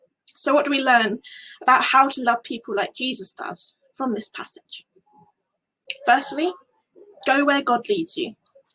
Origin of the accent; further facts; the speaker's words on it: London, United Kingdom; As a Londoner, I'm used to following the social convention that you sit in your seat, don't look at anyone else, and you keep yourself to yourself.